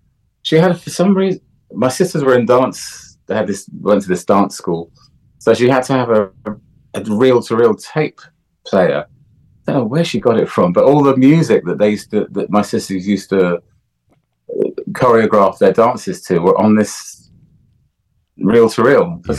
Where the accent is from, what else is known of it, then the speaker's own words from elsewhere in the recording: Jamaica; But, you know, I was living, you know, growing up in Jamaica, the resources are a little bit scarce